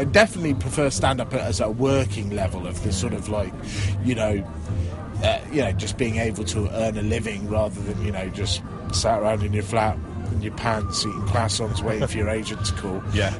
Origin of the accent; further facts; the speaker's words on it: United Kingdom; accent: generic British army accent; also born or lived in Germany; Ended up with a generic British army accent.